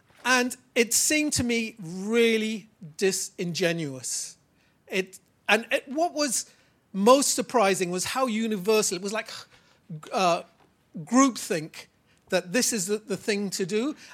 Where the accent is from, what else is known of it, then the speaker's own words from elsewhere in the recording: Trinidad & Tobago; I'm from Trinidad and Tobago. I was a child of a Windrush.